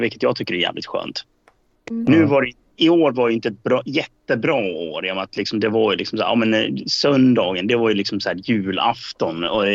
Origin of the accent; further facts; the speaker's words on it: Dalarna County, Sweden; Jag har ju varit hemma i Dalarna.